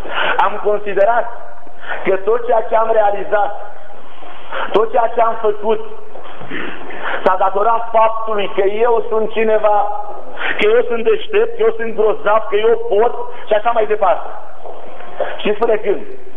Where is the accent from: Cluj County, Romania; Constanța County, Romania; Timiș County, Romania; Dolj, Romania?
Dolj, Romania; now in Hunedoara, Romania; Eu sunt de la Unedoara. Dar nu m-am născut la Unedoara. M-am născut undeva în partea de sud a țării, în Oltenia, la vreo 17 km sud de Filiaș. Într-o familie de oameni săraci.